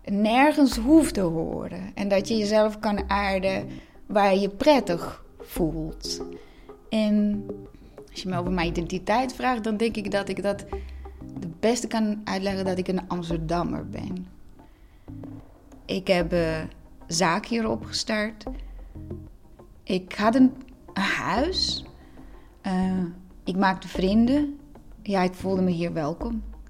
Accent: Croatia; first language Croatian; Dutch is a second language; Ja, kijk, mijn moedertaal is Kroatisch. Ik ben naar Kroatische school geweest. En dus ik spreek, mijn moedertaal is Kroatisch.

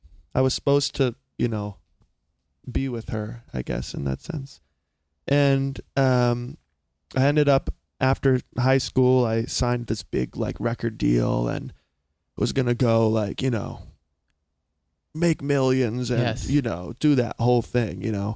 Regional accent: South Carolina, United States; I'm from South Carolina. Okay. I'm from a small, small town in South Carolina.

